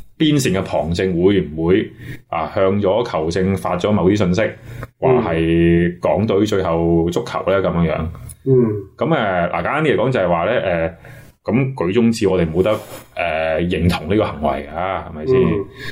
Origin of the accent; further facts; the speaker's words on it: Guangdong, China; 我都係廣東人。